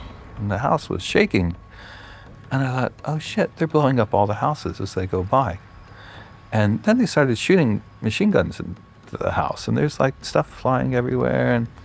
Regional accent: United States; listen, I'm an American news reporter. I come from Beirut, covering the war for Newsweek

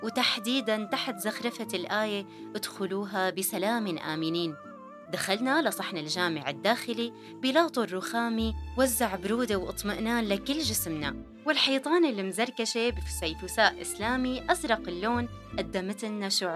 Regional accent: Syria; إيه نحنا من سوريا

